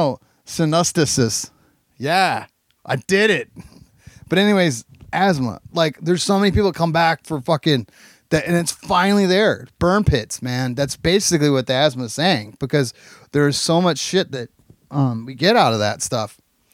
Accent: Fremont, Ohio, United States; this is the first time I've been that far away from like Fremont, Ohio, my hometown.

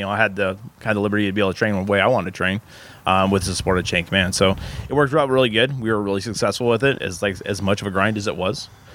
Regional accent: Ridgefield, Washington, United States; Well, I'm from Ridgefield, Vancouver, which is just north of Portland.

